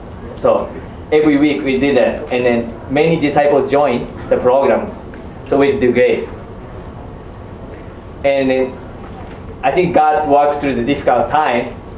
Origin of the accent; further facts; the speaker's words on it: Sendai, Miyagi, Japan; So actually, I'm originally from the Sendai, the tsunami site.